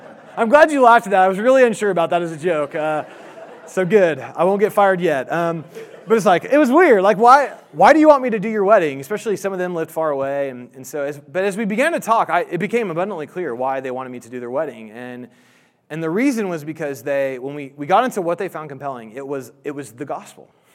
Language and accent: English; Indianapolis, Indiana, United States; I grew up in Indianapolis. So I've been a Colts fan most of my life